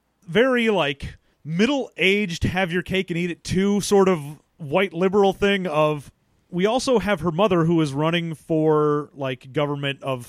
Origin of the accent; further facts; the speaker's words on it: United Kingdom; I'm super uncomfortable about everything because I'm so British.